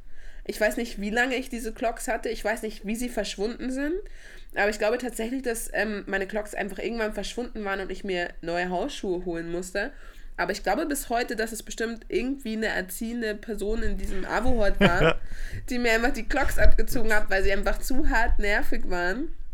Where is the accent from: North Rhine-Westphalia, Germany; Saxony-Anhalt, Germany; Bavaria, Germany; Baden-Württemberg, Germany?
Bavaria, Germany; Munich; Also ich bin ja in München aufgewachsen.